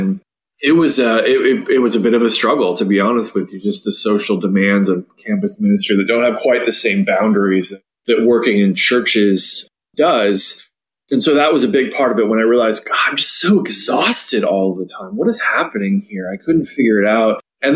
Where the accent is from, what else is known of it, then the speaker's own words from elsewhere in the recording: Seattle, Washington, United States; I have an aunt and cousins that I grew up in Seattle, and we all grew up we're all in Seattle.